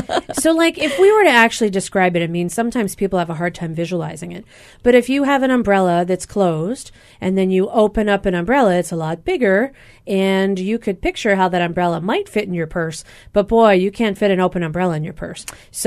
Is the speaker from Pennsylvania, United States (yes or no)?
yes; Pennsylvania, United States; she is an interventional cardiologist at Straub Clinic and Hospital who hails from Pennsylvania, my home state.